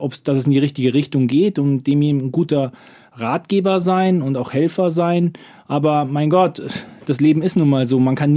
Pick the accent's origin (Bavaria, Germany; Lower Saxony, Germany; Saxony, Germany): Bavaria, Germany; Munich; Ich komme aus München